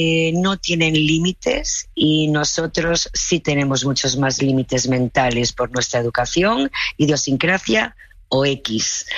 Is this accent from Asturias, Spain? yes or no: yes; Asturias, Spain; yo soy asturiana pequeñita